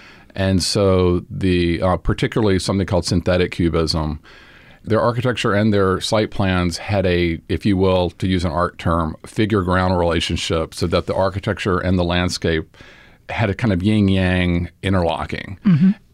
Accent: Monroe, Louisiana, United States; I grew up in Monroe in North Louisiana, which is a city that I would say boomed in the 40s and 50s.

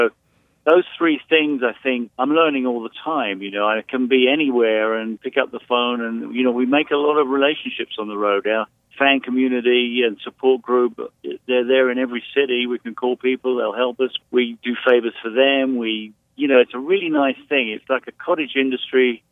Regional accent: United Kingdom; now in United States; I'm British, but I live in the States. I live on the East Coast.

